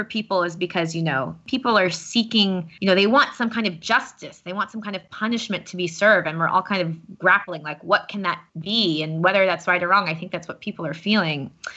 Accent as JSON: {"language": "English", "country": "United States", "lives_now": "France", "said": "she's English, I'm American, two expats just navigating through this very interesting world of becoming a parent in a different culture, in a different language."}